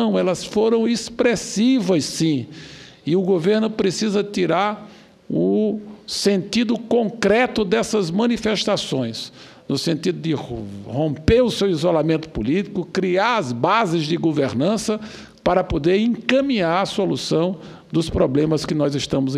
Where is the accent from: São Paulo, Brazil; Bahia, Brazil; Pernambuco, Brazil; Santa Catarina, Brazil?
Pernambuco, Brazil; Petrolina; Esse final de semana, eu tive na minha cidade natal, na cidade de Petrolina